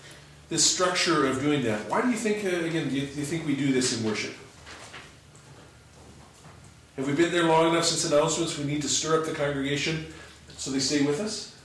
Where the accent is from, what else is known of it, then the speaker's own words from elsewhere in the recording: Tucson, Arizona, United States; also born or lived in South Dakota; Tucson is a neat city, bounded on four sides by the mountains. And the city, when we first moved there, when I was like in fifth, sixth grade from South Dakota, was struck